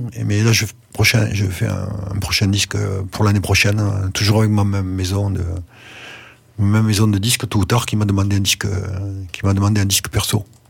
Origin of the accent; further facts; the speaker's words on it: Toulouse, Occitanie, France; born there; bien sûr, je suis né à Toulouse